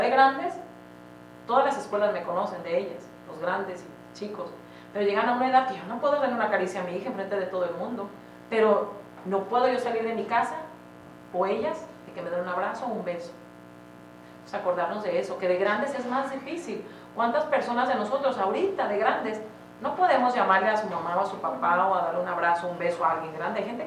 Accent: Mexico; born there; Nací en México, viví con una familia muy hispana, muchísima cultura, pero también convivíamos con los americanos.

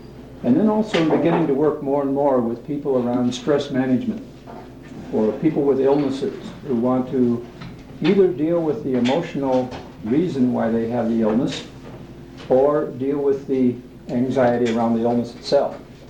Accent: Portland, Oregon, United States; I'm from Portland, Oregon.

